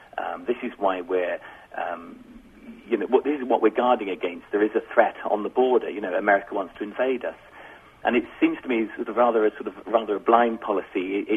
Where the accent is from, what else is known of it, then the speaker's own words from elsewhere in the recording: England, United Kingdom; I grew up in England